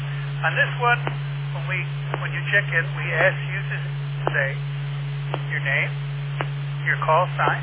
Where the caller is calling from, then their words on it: Maywood, New Jersey, United States; I'm calling from Maywood, New Jersey.